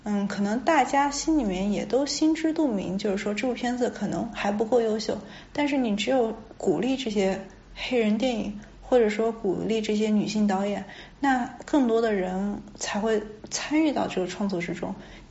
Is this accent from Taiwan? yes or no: no; United States; 大家可能不管是什么种族我们都是在美国生长长大的，